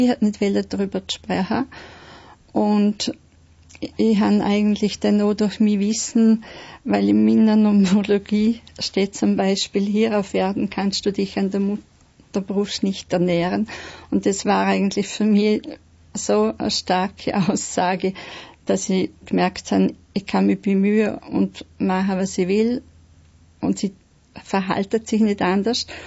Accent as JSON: {"language": "German", "town": "Götzis", "region": "Vorarlberg", "country": "Austria", "tie": "born or raised there", "also_born_or_lived": "Haag", "said": "Ich bin in Haag geboren und war ein lediges Kind und bin an den Pflegeplatz gekommen nach Götzis."}